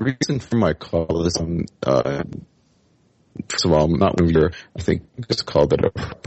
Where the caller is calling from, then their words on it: Canada; I'm calling from Canada.